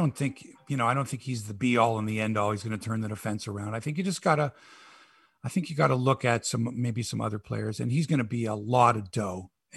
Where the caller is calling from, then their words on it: Toronto, Ontario, Canada; I'm watching here from Toronto.